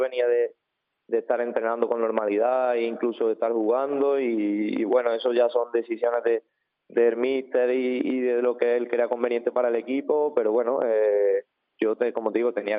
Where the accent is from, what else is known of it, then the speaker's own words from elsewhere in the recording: Puente Genil, Andalusia, Spain; yo tenía la idea de pasar estos meses aquí en Puente Genil, de volver, de poder ayudar a mi pueblo